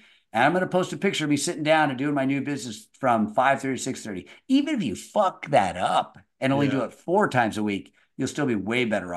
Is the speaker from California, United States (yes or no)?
yes; Laguna Beach, California, United States; And to me, I grew up in Emerald Bay when I was just a kid.